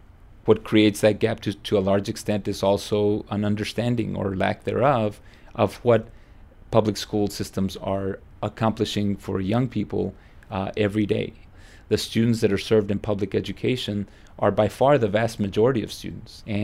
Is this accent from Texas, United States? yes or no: yes; Texas, United States; Growing up in the South Texas, in the summers when I was in elementary school all the way through high school, I worked in the fields and I picked okra, of all things.